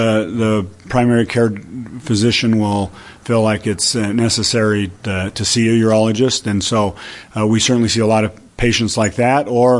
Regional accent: Salt Lake City, Utah, United States; also born or lived in New York; So I grew up there in Salt Lake, went to BYU, and then I was in New York for medical school and residency, and then came back to Salt Lake, and I've been back there over 15 years.

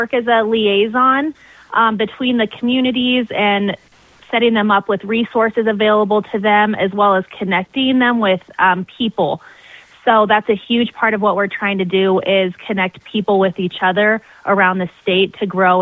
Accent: Grable, Wyoming, United States; So I'm actually from Grable, Wyoming, and then I went to the University of Wyoming for school.

